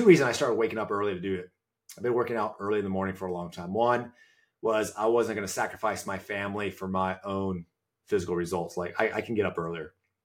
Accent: California, United States; So I grew up in Southern California, all the way through college, actually through high school.

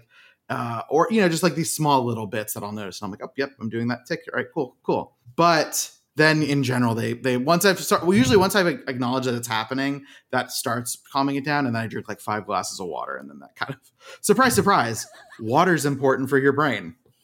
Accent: Oklahoma, United States; I'm from Oklahoma, so that was like sweet tea

